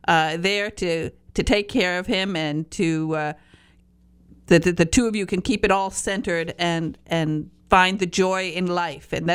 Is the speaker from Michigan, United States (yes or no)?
yes; Michigan, United States; now in Florida, United States; I'm in Florida, but I have to admit, you know, I am from the Upper Peninsula.